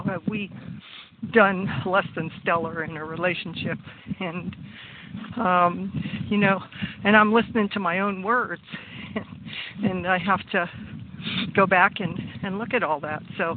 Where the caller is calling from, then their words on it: Waco, Texas, United States; I'm calling from Waco, Texas.